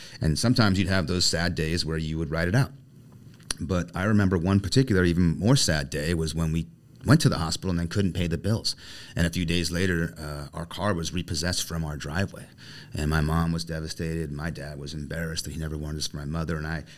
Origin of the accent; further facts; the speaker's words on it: Whittier, California, United States; I grew up in a suburb of called Whittier in Southern California.